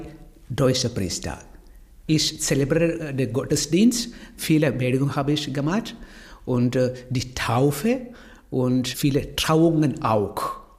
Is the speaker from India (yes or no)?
yes; Kerala, India; now in Oldenburg, Germany; Ich komme aus Indien, Kerala. Ich bin Missionar der Kongregation vom Heiligen Franz von Sales.